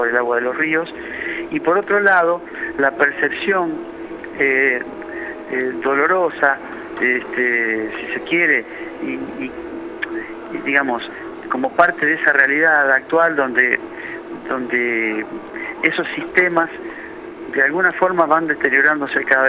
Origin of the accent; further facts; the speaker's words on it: Santa Fe, Argentina; El río que pasa por mi pueblo, del que hablábamos antes, el Carcarañá primero, donde yo pasé toda mi infancia, y luego el Paraná, que somos todos vecinos de acá, de este río.